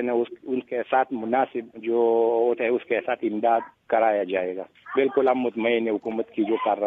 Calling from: Dargai, Khyber Pakhtunkhwa, Pakistan; گاؤں ورتیر، تحصیل درگاہ ملاکنڈ ایجنسی۔

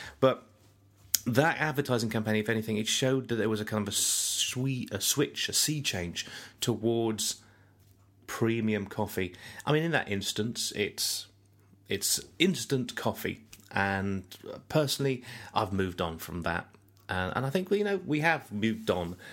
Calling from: United Kingdom; Now, traditionally, the British people, because I'm calling from Britain

